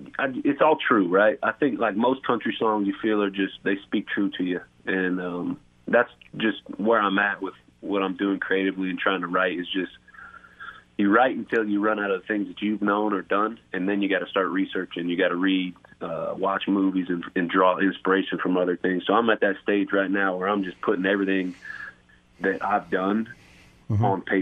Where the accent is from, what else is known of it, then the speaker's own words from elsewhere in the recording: Nebraska, United States; I grew up in Nebraska, and this is just all sounds country.